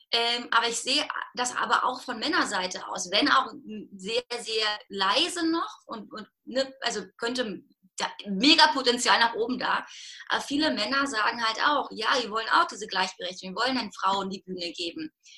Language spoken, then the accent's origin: German; Berlin, Germany; ich bin ja in Ost-Berlin groß geworden.